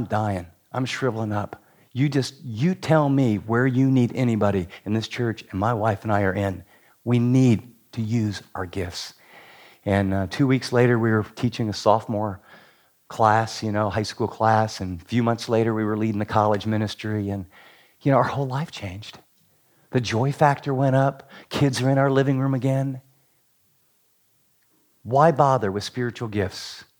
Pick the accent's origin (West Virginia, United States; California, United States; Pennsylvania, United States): West Virginia, United States; we came from West Virginia where like a mega church is like 200 people.